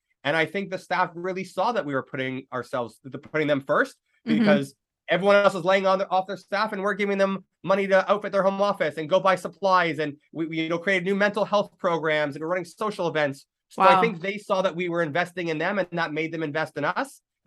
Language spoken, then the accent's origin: English; Canada; That's my home country. That's my backyard.